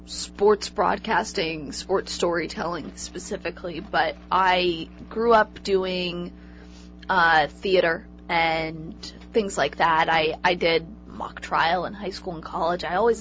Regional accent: Ventura, California, United States; I grew up in Southern California in Ventura. It's just outside of Santa Barbara on the beach. Great place to grow up there.

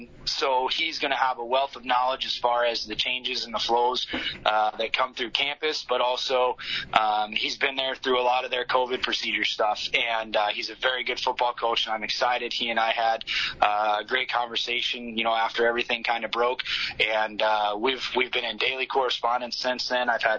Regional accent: Moorhead, Minnesota, United States; I was fortunate as I grew up here in Moorhead

